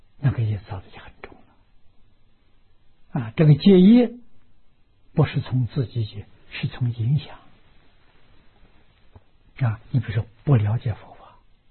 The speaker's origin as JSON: {"language": "Chinese", "country": "China", "said": "我们中国人讲成见太深了"}